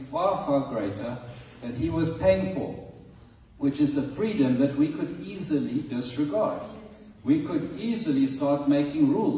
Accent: South Africa; That's South African way of saying something. Sorry, I'm South African.

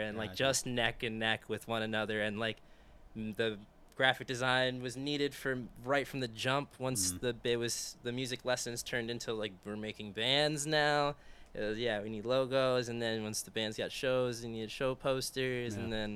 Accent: Bronx, New York, United States; born there; Oh, I was born in the Bronx.

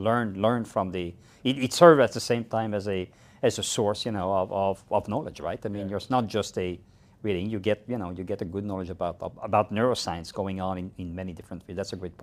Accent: Quebec City, Quebec, Canada; first language fr; English is a second language; moved away as an adult; now in Atlanta, United States; I'm not from the U.S. I'm French-Canadian. My first language is French.

